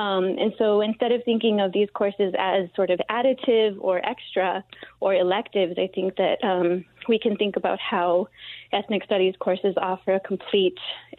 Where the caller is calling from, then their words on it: Las Cruces, New Mexico, United States; I'm calling from Las Cruces, and I'm a professor at NMSU